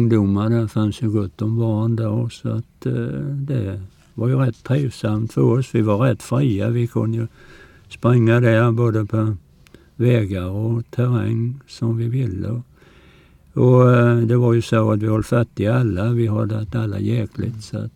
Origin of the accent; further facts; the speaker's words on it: Kosta, Kronoberg County, Sweden; Nej, jag är från Kosta. Hem från Kosta, som de alltid säger, de som är ute i förskängaren. Jag föddes där 16